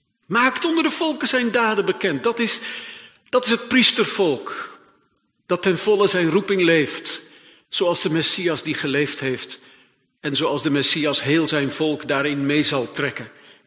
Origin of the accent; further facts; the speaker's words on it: Hilversum, North Holland, Netherlands; En ik kom uit Hilversum